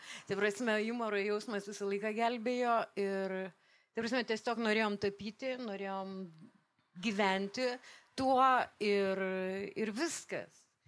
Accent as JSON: {"language": "Lithuanian", "town": "Kaunas", "region": "Kaunas County", "country": "Lithuania", "said": "O beje, aš tai esu kaip kaunietė ir man aš niekur kitur nenorėjau grįžti. Mano Kaunas, mano miestas, mano čia širdis ir tikrai nenorėjau, niekada nenorėjau gyvent Vilniuje."}